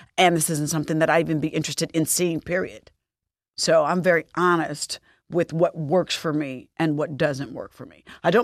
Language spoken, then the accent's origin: English; Indianapolis, Indiana, United States; Yeah, because the family was in Chicago and I'm from Indianapolis, Indiana, Midwest.